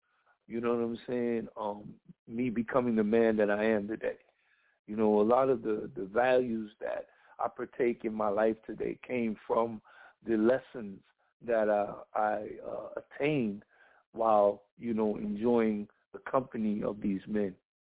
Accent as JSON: {"language": "English", "town": "Paterson", "region": "New Jersey", "country": "United States", "tie": "born or raised there", "said": "And then growing up in Patterson, I was, you know, always raised to care for the people who are nearest to you."}